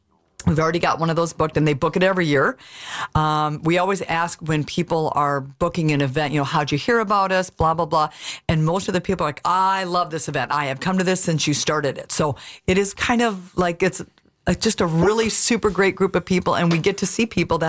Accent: Minnesota, United States; Minnesota.

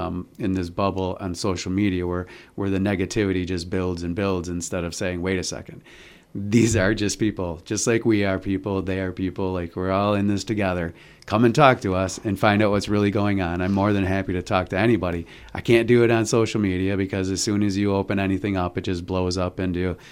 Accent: New Berlin, Wisconsin, United States; So I grew up in New Berlin, which is just a small city like

